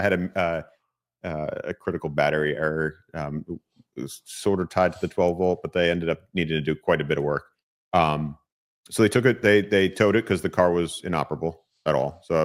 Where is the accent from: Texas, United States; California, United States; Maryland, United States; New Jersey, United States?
New Jersey, United States; now in Charlotte, United States; Well, I'm a New Jersey native, and that'll probably come out in my accent at some point in this conversation. But I have been in Charlotte for a good while now.